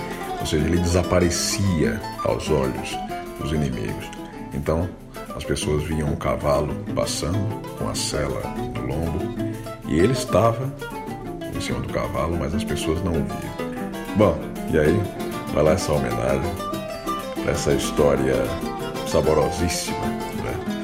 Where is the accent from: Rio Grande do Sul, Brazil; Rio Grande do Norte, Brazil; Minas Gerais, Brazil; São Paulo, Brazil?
São Paulo, Brazil; also born or lived in Paraíba; Meu pai é paraibano, minha mãe baiana e eu nasci em São Paulo. Nasci e me criei em São Paulo. Morei na Paraíba por um ano, ainda na pré-adolescência, mas eu vivi a vida inteira em São Paulo.